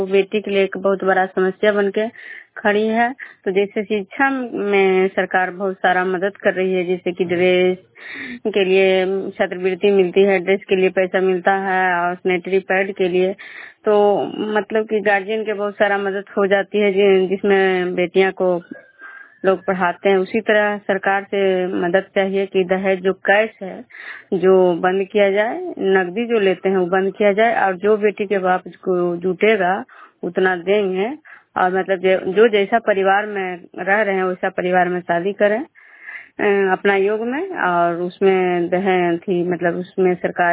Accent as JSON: {"language": "Hindi", "town": "Vishnupur", "region": "Bihar", "country": "India", "said": "नमस्कार श्रोता, मैं विष्णुपुर ग्राम खुजरा पंचायत नालंदा जिला नगरनौसा प्रखंड की निवासी हूँ।"}